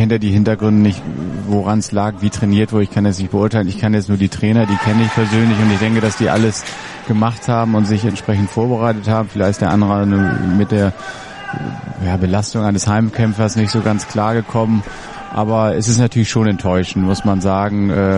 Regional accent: Hamburg, Germany; Ich bin ja selber Hamburger

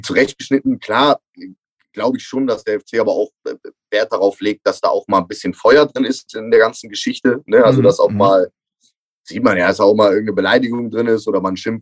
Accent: Cologne, North Rhine-Westphalia, Germany; Und darüber wären wir Kölner, glaube ich, sehr, sehr dankbar. Klar, als Kölner bist du dann auch direkt so 3-4 Spieltage vor Ende

